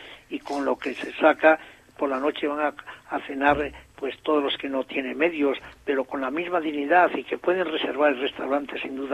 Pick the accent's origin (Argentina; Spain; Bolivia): Spain; La Rebollada, Asturias; No diga, pues a 2 kilómetros de mi pueblo, que se llamaba La Rebollada.